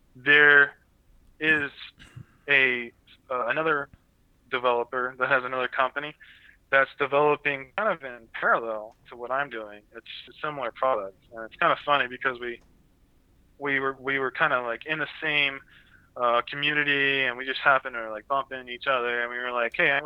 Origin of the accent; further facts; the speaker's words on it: United States; he's from the UK, I'm from the United States, right?